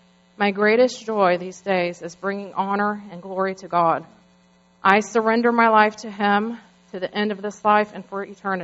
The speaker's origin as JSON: {"language": "English", "town": "Ocoee", "region": "Florida", "country": "United States", "tie": "born or raised there", "said": "I was born and raised in Ocoee, Florida."}